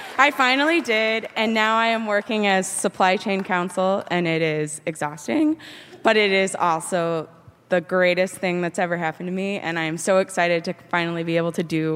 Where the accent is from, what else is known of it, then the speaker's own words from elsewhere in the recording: Indiana, United States; now in Maine, United States; And also, I have a very difficult relationship with my older sister, who also lives in Maine. We're from Indiana originally.